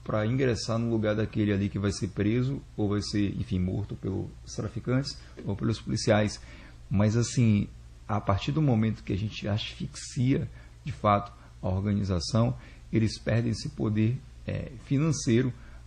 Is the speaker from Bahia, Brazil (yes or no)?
yes; Itabuna, Bahia, Brazil; Eu nasci em Itabuna, no sul da Bahia.